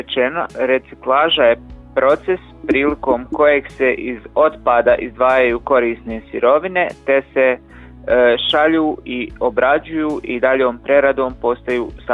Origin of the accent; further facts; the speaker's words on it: Bosnia & Herzegovina; kod nas u Bosni i Hercegovini otpad je problem